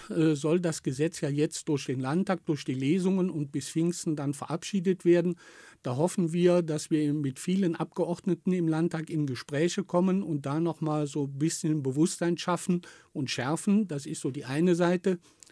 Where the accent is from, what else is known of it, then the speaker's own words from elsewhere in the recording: Düsseldorf, North Rhine-Westphalia, Germany; ich komme aus Düsseldorf